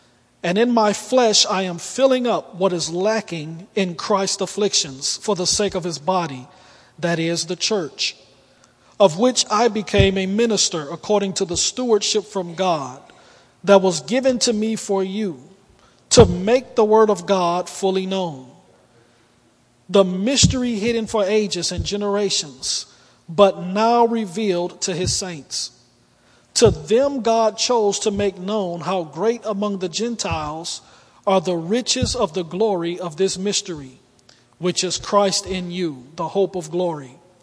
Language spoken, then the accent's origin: English; Detroit, Michigan, United States; I grew up in Detroit, and my life was typical of what you see with so many young African-American men growing up in the city of Detroit.